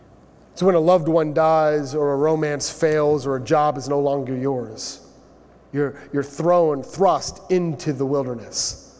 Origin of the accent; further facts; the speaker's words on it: Canada; We're Canadian.